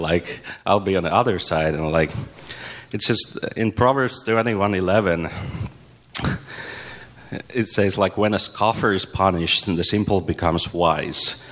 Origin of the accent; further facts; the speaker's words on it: Finland; now in United States; As it sounds, I'm not from here. I'm not from America. I come from a far country of cold and darkness of Finland.